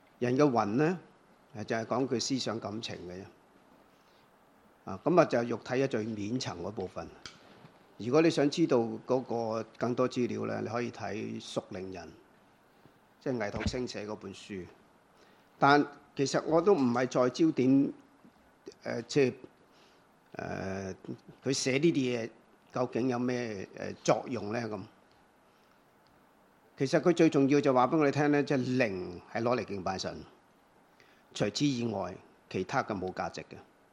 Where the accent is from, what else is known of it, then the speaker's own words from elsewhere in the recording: China; 同我哋中國人嘅觀念咧有啲唔係中國人